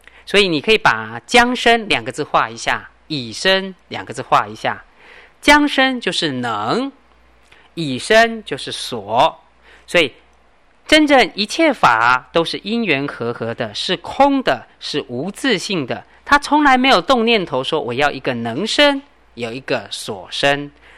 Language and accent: Chinese; China; 有时候我们中国人讲叫中庸之道